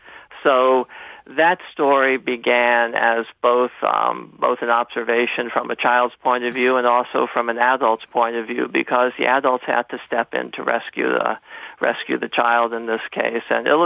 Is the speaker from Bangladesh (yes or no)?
no; United States; Well, the interesting thing was that being an American, I didn't really have a lot of knowledge